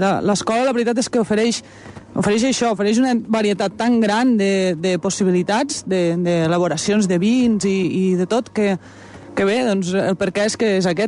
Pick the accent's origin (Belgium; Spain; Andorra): Spain; Batea, Catalonia; només dient ja que som de Batea i som de la Terra Alta, ja quasi la pregunta, no?